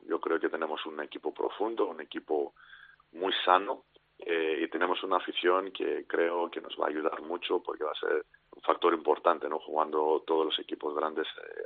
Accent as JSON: {"language": "Spanish", "country": "Greece", "second_language": "Spanish", "lives_now": "Spain", "said": "porque lo digo porque soy griego y sé en Grecia y en general en Israel también"}